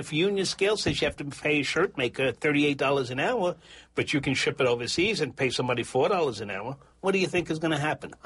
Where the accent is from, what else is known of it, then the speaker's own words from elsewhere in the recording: Long Island, New York, United States; I grew up on Long Island, and it's a perfect picture of this, right? Everybody got away from the city.